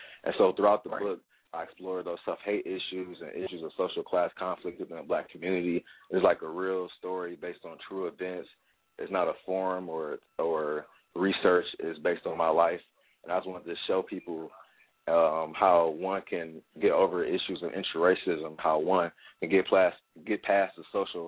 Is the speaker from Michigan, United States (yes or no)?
yes; Detroit, Michigan, United States; It's about me as a young, light-skinned African-American male moving from the city to the suburbs. I grew up in Detroit.